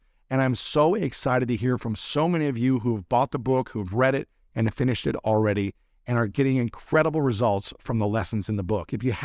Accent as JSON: {"language": "English", "town": "Delaware", "region": "Ohio", "country": "United States", "tie": "born or raised there", "said": "Your wife grew up in the same, essentially, neighborhood that I grew up in Delaware, Ohio."}